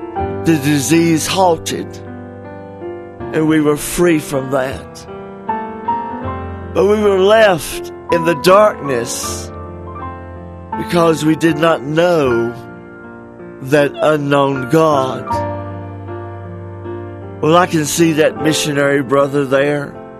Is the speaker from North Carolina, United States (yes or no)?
yes; North Carolina, United States; Wilkes County, my hometown, has tons of churches.